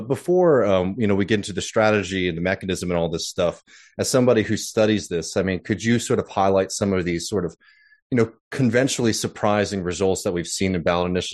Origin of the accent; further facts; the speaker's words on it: Texas, United States; where we like mainly focus on places like my home state of Texas, states in the South